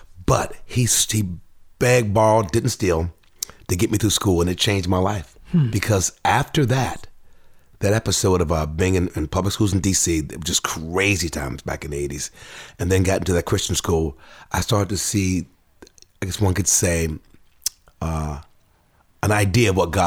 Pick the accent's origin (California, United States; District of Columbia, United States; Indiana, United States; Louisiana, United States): District of Columbia, United States; Washington; I grew up on Capitol Hill, guys, about four blocks northeast of the U.S. Capitol building. Back in the day, it was called the Hood, but now it's Capitol Hill